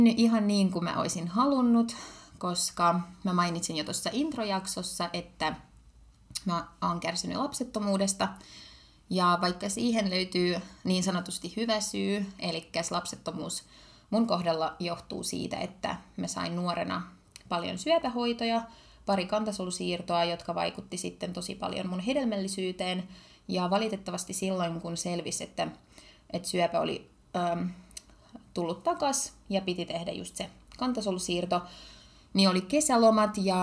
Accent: Ukraine; kun mä oon Ukrainasta kotoisin, niin siellä on tapana tehdä aika nopeasti lapsia

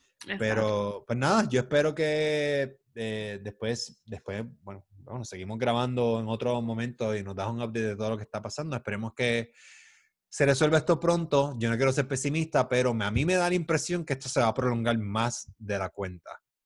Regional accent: Puerto Rico; Pero la realidad es que nosotros somos puertorriqueños

